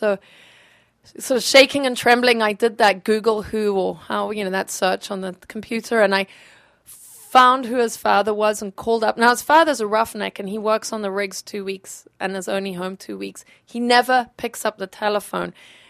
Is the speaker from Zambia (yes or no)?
yes; Zambia; born or raised there; accent: Southern African